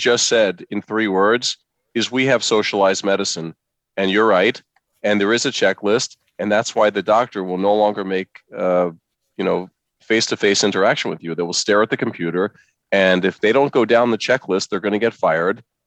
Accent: Queens, New York, United States; when I grew up in Corona, Queens, I thought that was dangerous.

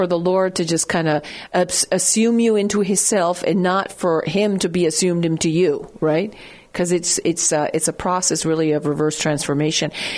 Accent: Italy; as a school child growing up in Italy, one of the earliest saints that we were ever taught about was a little boy

